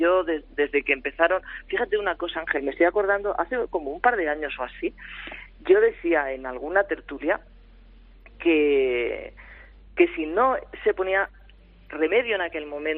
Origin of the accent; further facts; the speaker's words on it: Catalonia, Spain; yo nací allí, yo me siento catalana, por supuesto, claro, tan catalana como española